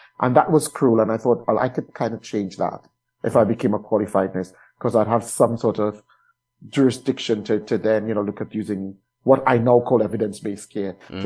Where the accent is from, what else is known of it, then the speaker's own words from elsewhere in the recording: Trinidad & Tobago; Because I didn't really see that where I grew up in Trinidad.